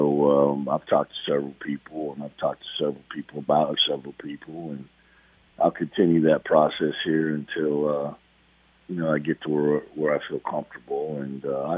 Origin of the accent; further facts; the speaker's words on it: Midwest, United States; I grew up in the Midwest, too, you know, where you think I have been around hockey. I mean, it is frigid up there.